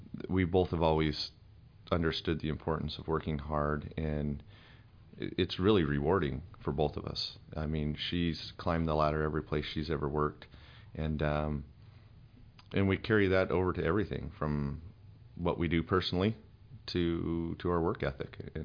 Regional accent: Boise, Idaho, United States; I came from Boise, Idaho.

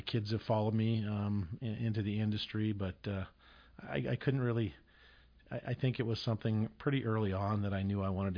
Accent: Fairbanks, Alaska, United States; also born or lived in Anchorage; So I was born in Anchorage, 1961. Spent my entire life here in Alaska.

